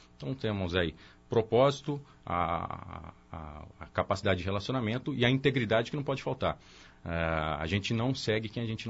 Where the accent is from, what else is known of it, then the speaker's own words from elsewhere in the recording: Campinas, São Paulo, Brazil; Eu sou nascido e criado aqui em Campinas. Então, é minha cidade natal e a cidade que eu vivi durante 5 anos e meio entre Cosmópolis, aqui pertinho também.